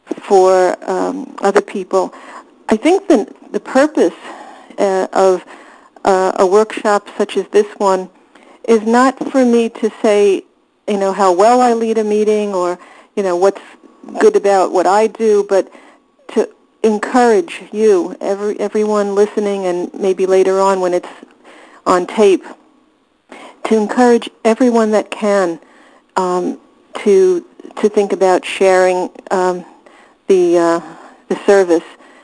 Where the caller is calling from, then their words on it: New York, United States; I'm a compulsive eater, and I'm calling in from New York.